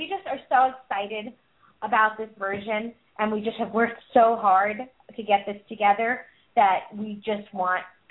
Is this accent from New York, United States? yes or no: yes; New York, United States; I'm from New York, so you know it's like crazy how much things